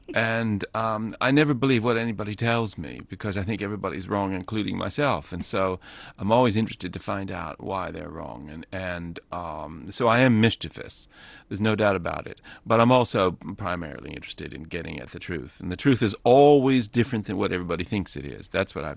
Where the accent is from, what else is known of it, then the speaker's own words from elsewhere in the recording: Kentucky, United States; also born or lived in London; now in Somerset, United Kingdom; Well, I come from Kentucky, which is very like Somerset, and I've spent most of my life in England